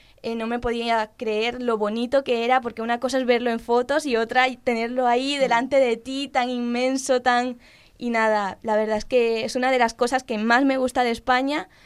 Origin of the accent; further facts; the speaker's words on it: Santa Cruz de la Sierra, Santa Cruz, Bolivia; now in Spain; Sí, pero la verdad es que los de Santa Cruz, de donde soy yo, hablamos mucho como los canarios.